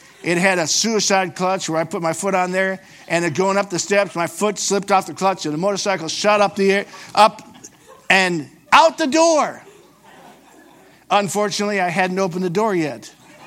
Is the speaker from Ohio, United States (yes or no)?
yes; Cleveland, Ohio, United States; I moved from West Virginia, went back to my hometown of Cleveland, then down to Columbus, Georgia, Phoenix City, Alabama.